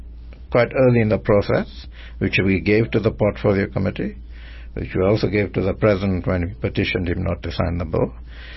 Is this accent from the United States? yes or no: no; India; Just because I'm an Indian, you ask me about